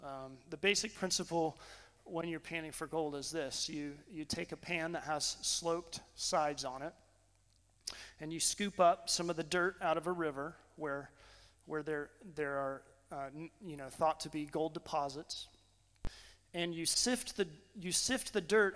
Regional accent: Colorado, United States; My home, the place that I long for most, at least on this earth, is Colorado. I grew up in Colorado mountains.

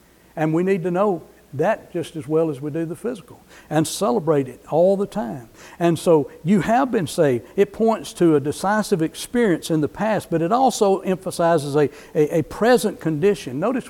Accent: Mount Vernon, United States; I grew up in the Mount Vernon community. I went to church before I was born.

